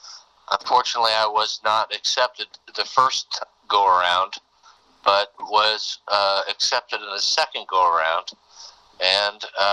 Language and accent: English; Syracuse, New York, United States; born there; I was born in 1971 in Syracuse, New York.